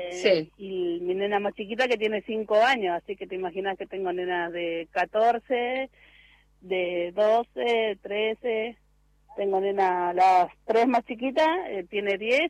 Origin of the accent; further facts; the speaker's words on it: Guernica, Buenos Aires Province, Argentina; Sí, soy de acá de Guernica, soy.